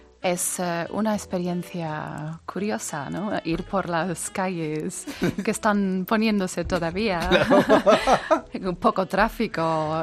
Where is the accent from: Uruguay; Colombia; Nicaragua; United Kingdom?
United Kingdom; North West England; Yo nací en Inglaterra, en el noroeste. Y bueno, me crié allí, me eduqué allí y luego, bueno, mi padre es español.